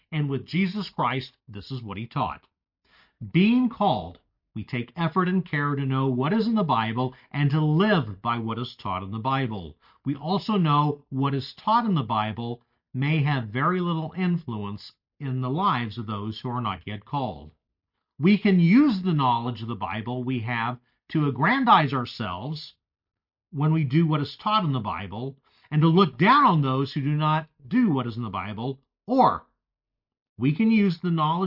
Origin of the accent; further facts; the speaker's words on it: El Paso, Texas, United States; Recently, in my hometown of El Paso, Texas, the sandstorms have been as bad as they have been in recent memory